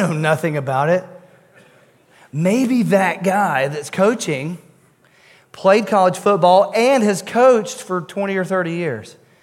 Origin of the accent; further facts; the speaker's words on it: United States; Because I'm an American and I know all things.